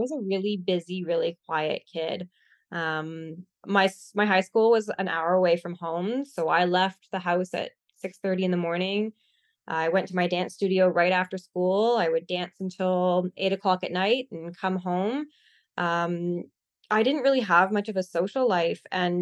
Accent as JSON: {"language": "English", "country": "Canada", "said": "I'm from Canada, and I think that everywhere in the world, there's a big gap when it comes to mental health treatment"}